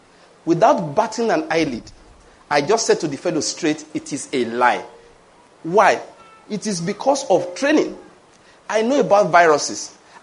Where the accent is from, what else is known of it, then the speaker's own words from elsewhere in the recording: Western Nigeria, Nigeria; now in Eastern Nigeria; You know, maybe that's part of my issue. I grew up in the West.